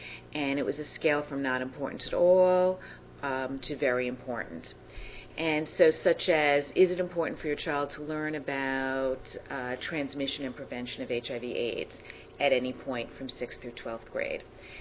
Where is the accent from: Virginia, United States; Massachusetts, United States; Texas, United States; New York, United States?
New York, United States; Bronx; I'm from the Bronx, and so we're going really very diverse here.